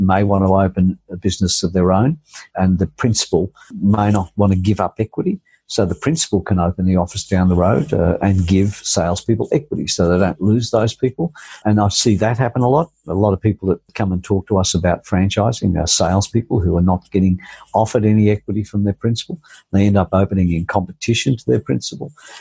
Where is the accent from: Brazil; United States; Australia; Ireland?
Australia; Crookwell, New South Wales; I'd moved to the Big Smoke because I'm from Crookwell, a small country town northwest of Goulburn, where my good dear friend John Simon, Aussie Home Loans, was born.